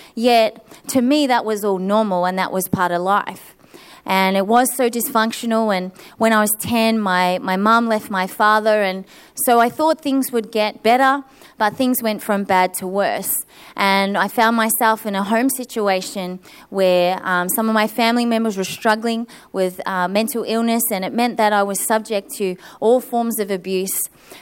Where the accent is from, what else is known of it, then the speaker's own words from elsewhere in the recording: New Zealand; So I grew up in New Zealand